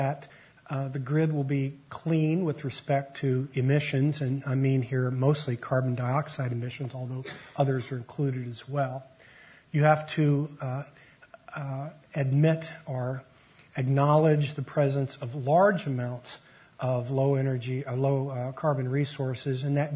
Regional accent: Denver, Colorado, United States; Let me begin by saying I acknowledge that I'm from Denver, Colorado.

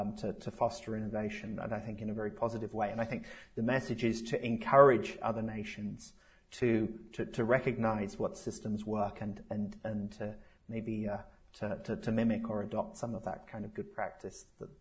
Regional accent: United Kingdom; but I come from the United Kingdom

